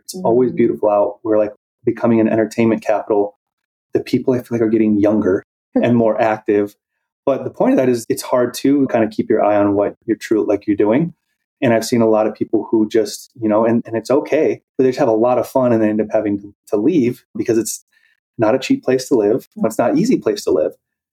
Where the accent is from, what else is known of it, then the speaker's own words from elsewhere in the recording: Arizona, United States; I grew up in Arizona and I just always knew that I wanted to try San Diego.